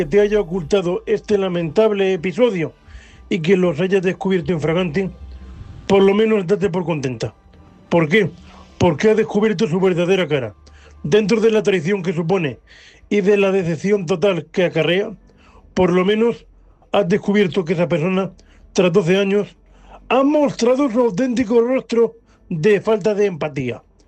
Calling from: Murcia, Region of Murcia, Spain; de Murcia, vuestro compañero invidente.

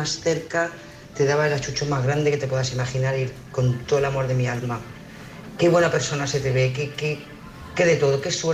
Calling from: Lloret de Mar, Catalonia, Spain; de Lloret de Mar.

